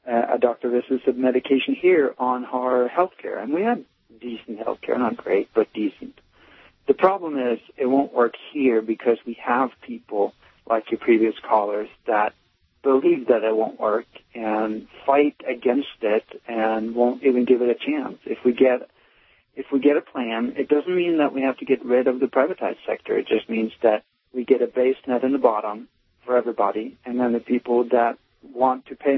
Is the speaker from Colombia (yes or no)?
no; Norway; moved away; Personally, I'm from Norway. I've lived here for about 15 to 20 years now, but I grew up there